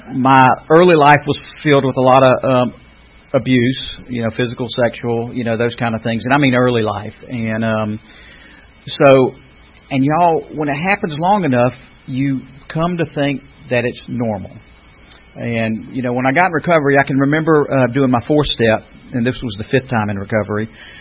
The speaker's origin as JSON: {"language": "English", "town": "Brunswick", "region": "Georgia", "country": "United States", "tie": "born there", "said": "And I was born in South Georgia, Brunswick, down there."}